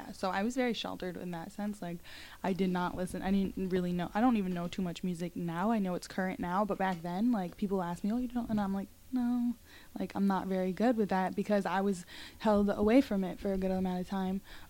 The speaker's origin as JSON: {"language": "English", "town": "Pittsfield", "region": "Massachusetts", "country": "United States", "tie": "born or raised there", "lives_now": "Providence, United States", "said": "Yeah, so I just relocated here to Providence. But I do, I'm from Pittsfield, Massachusetts. Massachusetts, the Berkshires."}